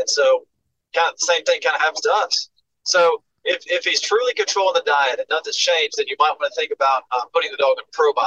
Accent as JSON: {"language": "English", "town": "Haleyville", "region": "Alabama", "country": "United States", "said": "because I'm from Haleyville. Yeah. Anybody listed from Haleyville."}